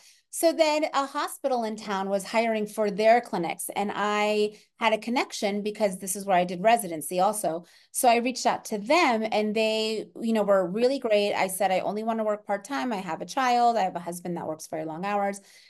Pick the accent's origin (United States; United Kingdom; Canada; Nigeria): United States; Orlando, Florida; I grew up in Orlando, Florida. So huge DO population out there.